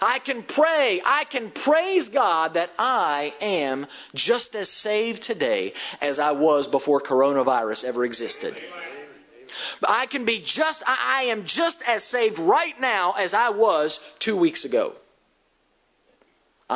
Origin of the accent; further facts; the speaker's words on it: West Virginia, United States; I am from West Virginia, but I know a few verb tenses.